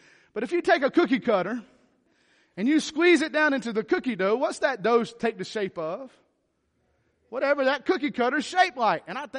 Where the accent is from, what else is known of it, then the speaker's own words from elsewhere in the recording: North Carolina, United States; It's hard for me to say. I'm a hillbilly from North Carolina.